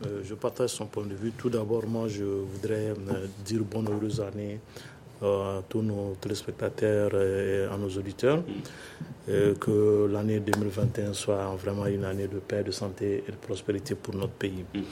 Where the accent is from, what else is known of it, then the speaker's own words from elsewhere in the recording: Niono, Ségou, Mali; Par exemple, moi, je suis de Niono.